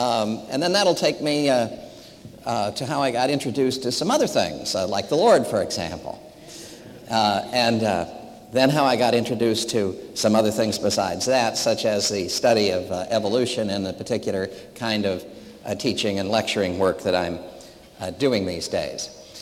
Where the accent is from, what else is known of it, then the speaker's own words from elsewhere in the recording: Berkeley, California, United States; President Patterson remarked that I was from Berkeley, and I could hear all of you murmuring, can anything good come out of Berkeley?